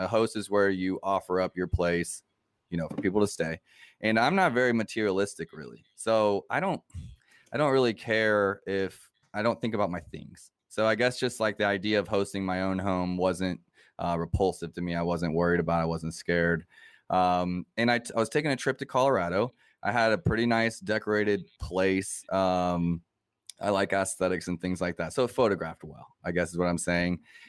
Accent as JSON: {"language": "English", "region": "Moscow", "country": "Russia", "tie": "born or raised there", "also_born_or_lived": "Africa / Montreal, Canada", "said": "So, like a lot of my listeners know, I grew up traveling abroad. I grew up in Africa, Moscow, born in Montreal. As a kid, was just traveling a lot."}